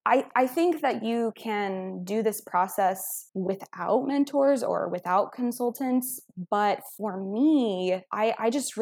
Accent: Texas, United States; Yeah, so I grew up in Central Texas and I attended the Texas A&M University

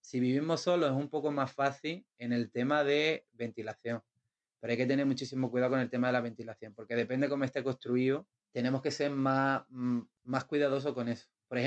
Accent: Spain; moved away; intenciones de volverme a España por unas cosillas y demás. Y bueno, ahora supongo que me tocará volver a mi tierra

